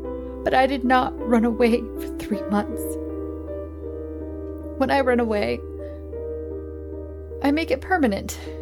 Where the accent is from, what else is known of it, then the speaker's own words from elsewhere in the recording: Oregon, United States; now in Texas, United States; I was born and raised in Oregon. I moved to Texas about 4 years ago to get away from my ex-husband and my entire family.